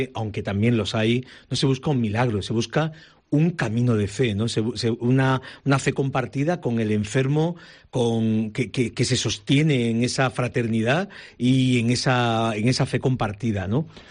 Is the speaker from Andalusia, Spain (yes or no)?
yes; Adra, Andalusia, Spain; yo soy de Adra, soy de una parroquia de la capital o de Pechina.